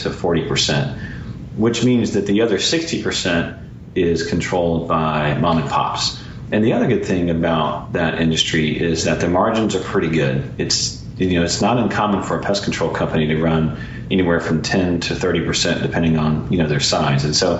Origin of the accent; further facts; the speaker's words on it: Raleigh, North Carolina, United States; I am in Raleigh, North Carolina. I've been here since, I grew up in Raleigh.